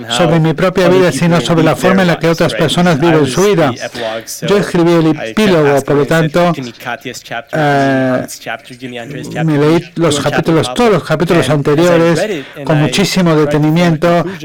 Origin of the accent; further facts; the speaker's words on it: California, United States; born there; Nací en California